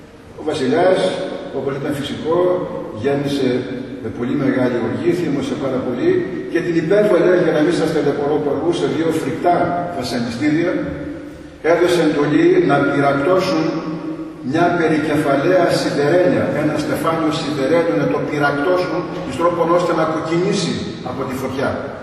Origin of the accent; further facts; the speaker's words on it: Eastern Macedonia and Thrace, Greece; από μικρό παιδί μεγάλωσα στη Θράκη, σε ένα χωριό όπου ο ναός ήταν αφιερωμένος στην Αγία Παρασκευή